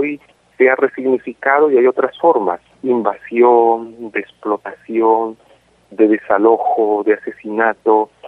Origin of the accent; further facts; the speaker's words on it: Colombia; Ver en Colombia, creo que no solamente en Colombia, pero en mi país, todas las ciudades están invadidas